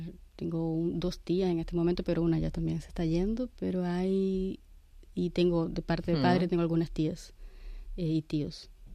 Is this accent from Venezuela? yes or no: yes; Venezuela; moved away as an adult; also born or lived in Cuba; yo me fui de Venezuela en un momento que todavía las cosas no estaban así.